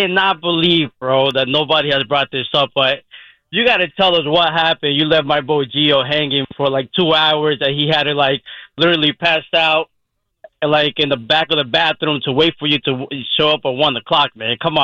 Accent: Sayville, New York, United States; I mean, like, he's from Sayville. I'm from Sayville.

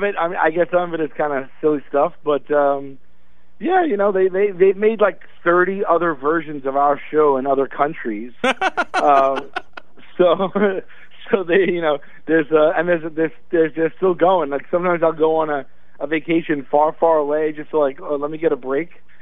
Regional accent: Staten Island, New York, United States; Yeah, born and raised in New York City, Staten Island, yeah.

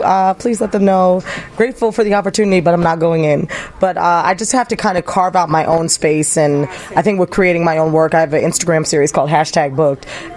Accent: East Coast, United States; I mean, and I'm from the East Coast, and I've seen all the shows in New York.

